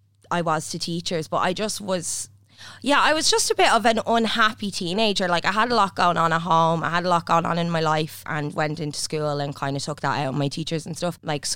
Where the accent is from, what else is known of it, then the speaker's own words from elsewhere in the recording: Drogheda, County Louth, Ireland; No, not from Dublin. I'm from Tully Allen, Drogheda.